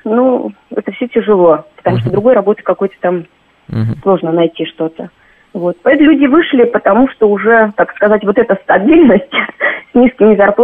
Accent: Belarus; moved away as an adult; now in Moscow, Russia; Я живу в Москве уже 15 лет, но все родители, родственники в Белоруссии, соответственно, я сама из Белоруссии.

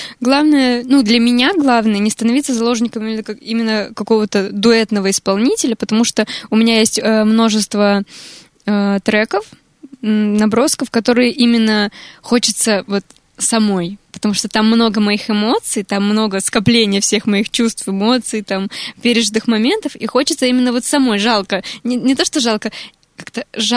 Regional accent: Krasnodar, Krasnodar Krai, Russia; Я вообще из Краснодара, там лето до октября, так что...

